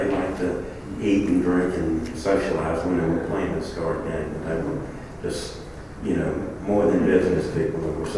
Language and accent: English; Spartanburg, South Carolina, United States; I grew up in Spartanburg, and I had the pleasure of knowing both of them.